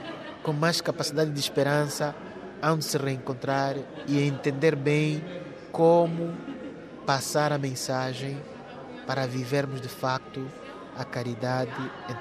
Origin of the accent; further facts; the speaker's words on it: Angola; lá no nosso país, Angola, de onde venho.